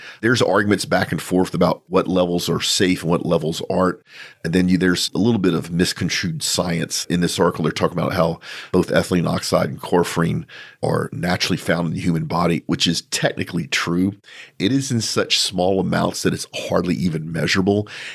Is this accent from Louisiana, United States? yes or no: yes; Louisiana, United States; We're both from South Louisiana. We've seen stoves outside that people use.